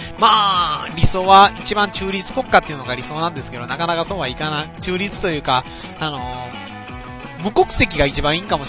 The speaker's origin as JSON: {"language": "Japanese", "region": "Kansai", "country": "Japan", "said": "私関西人なんでよくわからないんですけど。"}